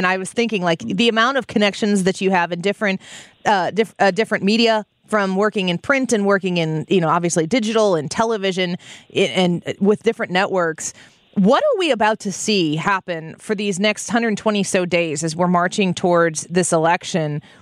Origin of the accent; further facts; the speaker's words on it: Illinois, United States; In Illinois, my home state, exactly where you go to do those types of things.